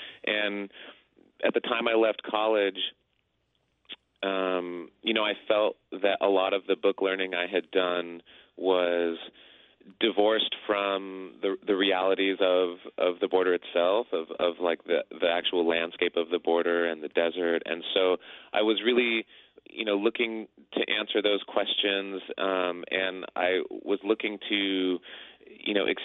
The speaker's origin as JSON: {"language": "English", "region": "Southwest", "country": "United States", "tie": "born or raised there", "said": "my mother was a park ranger, so I grew up in the Southwest. I grew up, you know, close to the desert."}